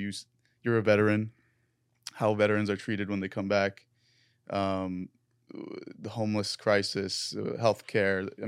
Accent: United States; especially me, as an American, as a Lebanese American, we're paying taxes to bomb and kill our own people.

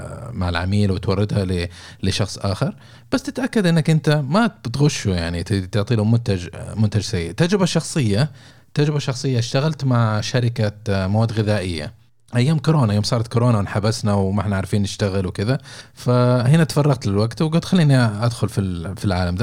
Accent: Saudi Arabia; تعرف اللي دارج عندنا في السعودية

